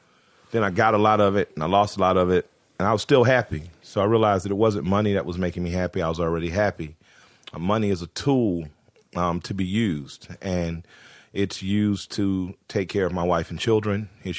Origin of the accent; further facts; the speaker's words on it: Atlanta, Georgia, United States; I'm from Atlanta, the capital of the strip club